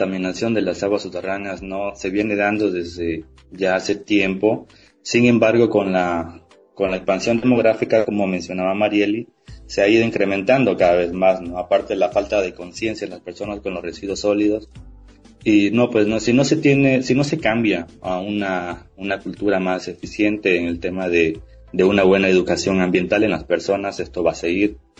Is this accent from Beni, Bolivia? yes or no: yes; Beni, Bolivia; yo, por ejemplo, soy del departamento del Beni